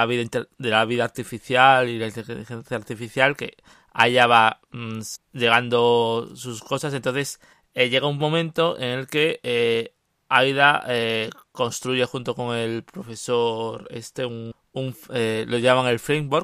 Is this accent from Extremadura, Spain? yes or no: no; Castile and León, Spain; Y yo, como buen castellano y leonés, odio lo intensito.